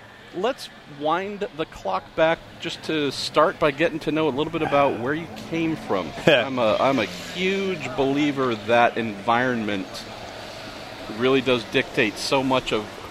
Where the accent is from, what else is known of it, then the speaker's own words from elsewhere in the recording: California, United States; He moved to California where I was raised, born and raised, but I was raised by a Southern man. So while I am unquestionably Californian